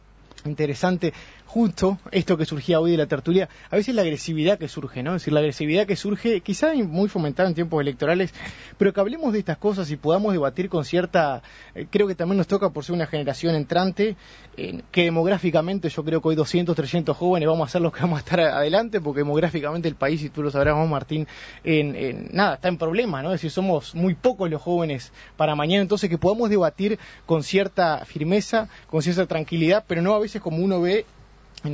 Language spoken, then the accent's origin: Spanish; Uruguay; como uruguayos